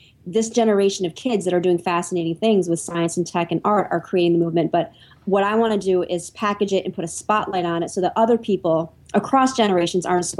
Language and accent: English; Michigan, United States; I'm a big supporter of Michigan State. I grew up in Michigan, actually.